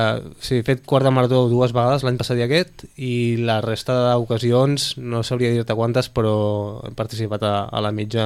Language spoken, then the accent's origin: Catalan; Sitges, Catalonia, Spain; gaudint de poder guanyar a Sitges, que al final és el meu poble